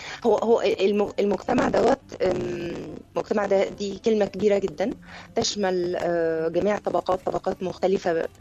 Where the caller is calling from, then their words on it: Belgium; أنا بكلمك من بلجيكا.